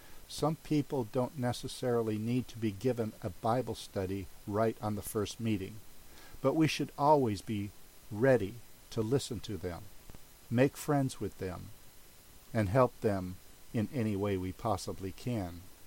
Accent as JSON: {"language": "English", "country": "Philippines", "first_language": "Tagalog", "second_language": "English", "said": "I was able to distribute approximately about 4,000 pieces of tracts in my native language, which is Tagalog."}